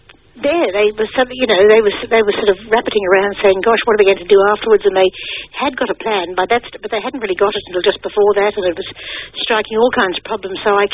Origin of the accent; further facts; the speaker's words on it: Sri Lanka; I liked the Sri Lankan one, because I grew up in Sri Lanka